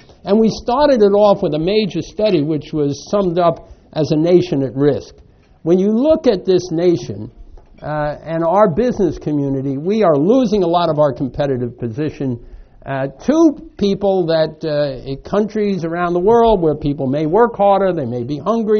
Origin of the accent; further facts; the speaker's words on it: Ireland; See, I'm Irish, and I'm very, very optimistic.